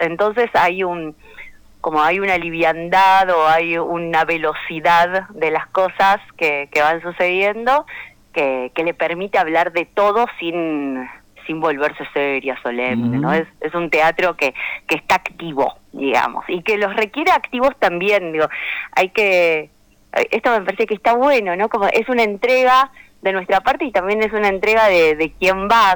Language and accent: Spanish; Escobar, Buenos Aires Province, Argentina; porque somos de Escobar, de zona norte